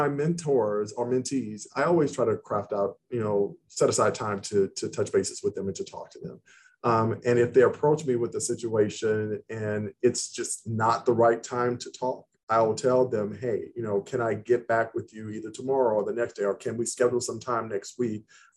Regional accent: Louisiana, United States; now in Los Angeles, United States; this was during the time that I had relocated to Los Angeles. And so I'm originally from Louisiana.

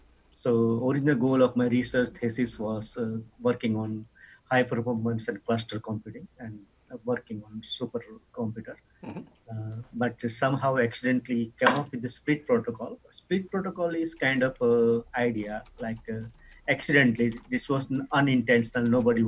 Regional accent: Nepal; English is a second language; moved away as an adult; now in United States; I'm actually from Nepal, a very small country

